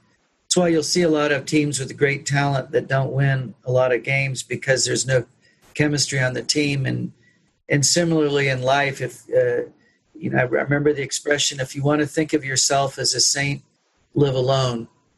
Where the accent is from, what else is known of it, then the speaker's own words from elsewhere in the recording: Paris, Illinois, United States; also born or lived in Terre Haute, Indiana; I was born in Terre Haute, Indiana, but my parents and my family, my other siblings, and I lived in Paris, Illinois. So we were across the border, and there was no hospital in Paris, Illinois.